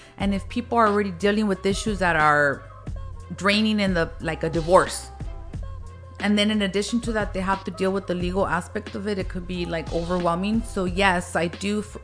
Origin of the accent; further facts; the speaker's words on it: Wilmington, California, United States; also born or lived in Harbor City; So I grew up in Wilmington. I was born in Harbor City, across the street from Parque de los Patos, right?